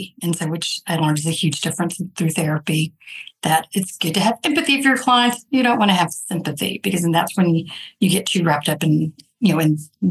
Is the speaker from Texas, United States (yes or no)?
yes; Dallas, Texas, United States; I'm originally from Dallas, so I know your stomping grounds, although it looks very different from when I lived there.